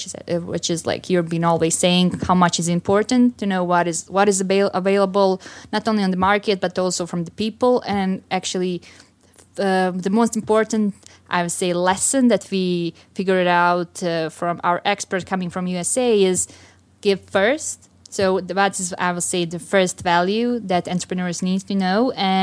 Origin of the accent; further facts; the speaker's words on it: Sarajevo, Federation of Bosnia and Herzegovina, Bosnia & Herzegovina; born and raised in Sarajevo, Bosnia.